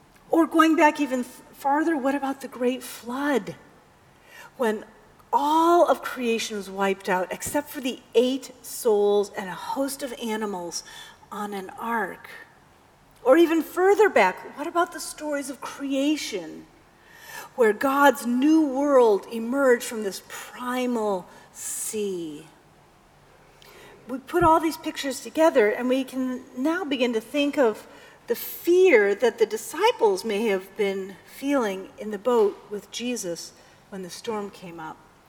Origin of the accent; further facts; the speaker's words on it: Wisconsin, United States; I'm from the Midwest, and we have lakes galore out there. And I grew up with a lake place just 20 miles from our permanent home in Wisconsin